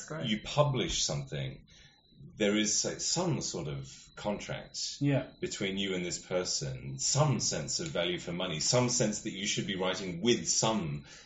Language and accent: English; Australia; the podcast probably don't think I sound particularly Australian. And I'm continually asked whether I'm English.